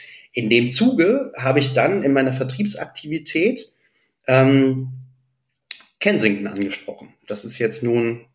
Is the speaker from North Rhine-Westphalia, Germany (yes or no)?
no; Marburg, Hesse, Germany; in Marburg, wo ich herkomme